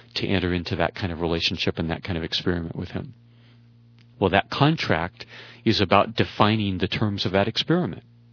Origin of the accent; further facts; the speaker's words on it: United States; As an American, God has not called my nation to that experiment.